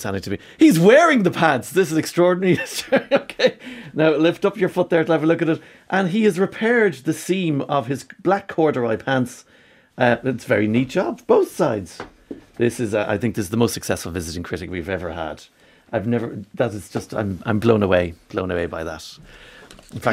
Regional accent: Limerick, Munster, Ireland; Growing up in Limerick City.

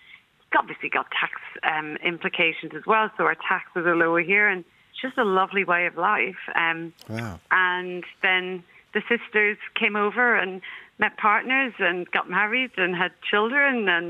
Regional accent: Connacht, Ireland; I'm from County Mayo. I've still got lots of family back there.

